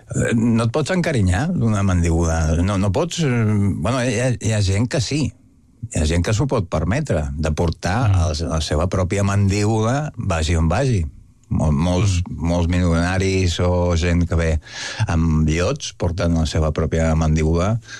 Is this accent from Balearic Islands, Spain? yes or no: yes; Mallorca, Balearic Islands, Spain; sóc de Mallorca